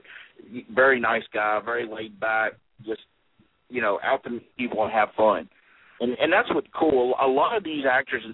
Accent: Lexington, Kentucky, United States; right in my hometown. I'm very, very proud to be a part of this event.

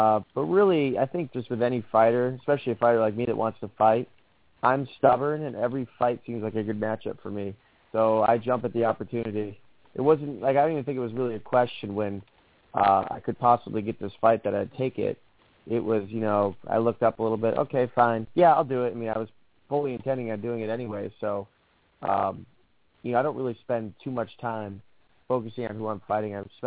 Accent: Michigan, United States; because I'm from Michigan, and it seemed like a really good opportunity.

